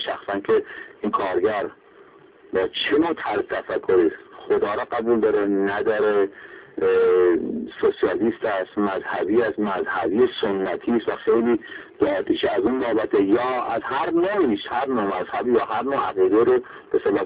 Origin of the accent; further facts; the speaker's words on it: Iran; یک زمان هم هر کسی باید به خودش بگه که ما ایرانی ها